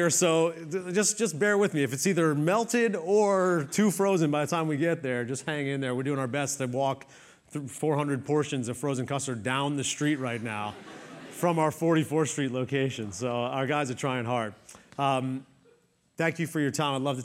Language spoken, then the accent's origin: English; New York, United States; And we grew up in New York.